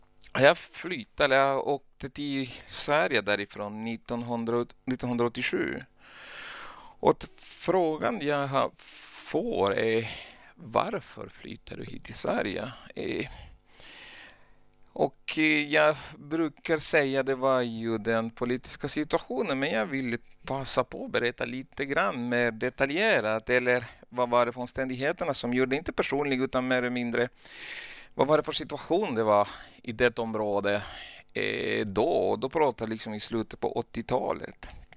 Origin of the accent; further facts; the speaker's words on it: Honduras; Jag kommer ursprungligen från Honduras.